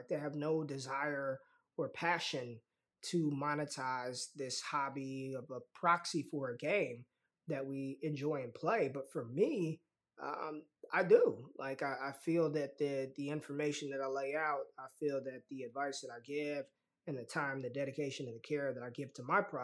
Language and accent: English; Las Vegas, Nevada, United States; You know, I'm from Vegas, so it runs in my veins already, man.